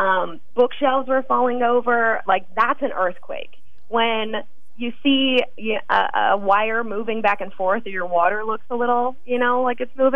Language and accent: English; Santa Maria, California, United States; Well, so I'm from California, Central Coast, California, and I think it was the 2003, the San Simeon earthquake. It was felt in my hometown of Santa Maria